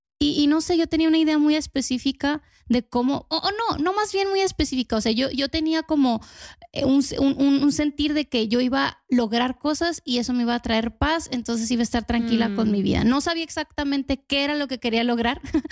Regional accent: Sonora, Mexico; moved away as an adult; now in Guatemala; Yo soy mexicana, de Sonora, México, pero ya tenemos unos años con mi esposo viviendo acá en Guatemala.

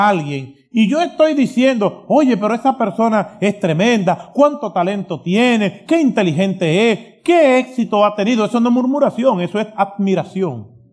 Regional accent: Dominican Republic; Nosotros somos de la República Dominicana y nos decimos dominicano.

